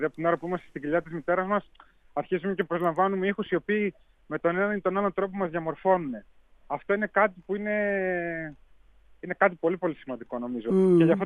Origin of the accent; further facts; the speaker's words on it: Evropos, Central Macedonia, Greece; Και συζητούσαμε με το χωριό μου Ευρωπός. Ευρωπός Κυλκής είναι ουσιαστικά το μέρος